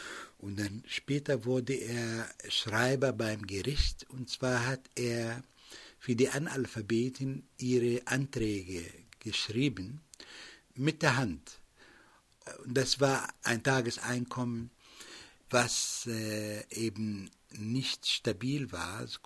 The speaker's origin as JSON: {"language": "German", "country": "Palestine", "tie": "born or raised there", "said": "Ja, in Palästina, wo ich aufgewachsen bin, ist Bildung das A und O der jungen Leute."}